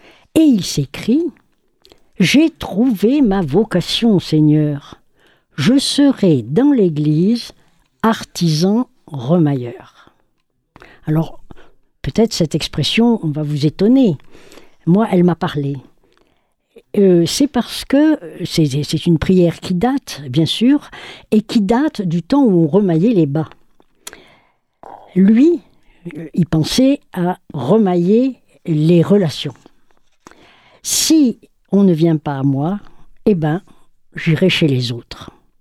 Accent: Madagascar; moved away as an adult; je suis enfant de missionnaire et je suis née à Madagascar, ce qui m'a marquée parce que j'y ai passé 19 ans.

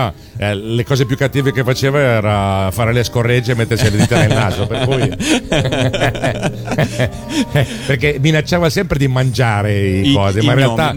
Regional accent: Milan, Lombardy, Italy; essendo io milanese

